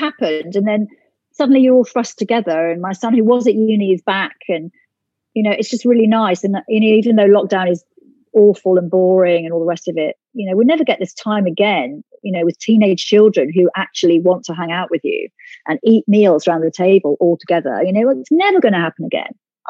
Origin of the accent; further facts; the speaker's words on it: Ireland; But I, you know, I'm Irish. I'm Irish born. My parents were Irish.